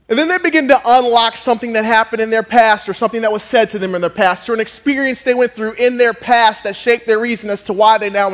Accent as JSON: {"language": "English", "town": "Akron", "region": "Ohio", "country": "United States", "tie": "born there", "said": "I was born in Akron, Ohio."}